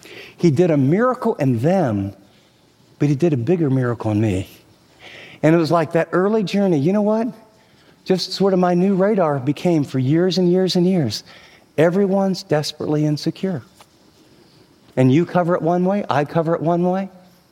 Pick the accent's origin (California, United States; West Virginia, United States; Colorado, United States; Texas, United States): California, United States; I'm from California, and, you know, I got a tie on and a coat, and I'm totally uncomfortable just in how I'm dressed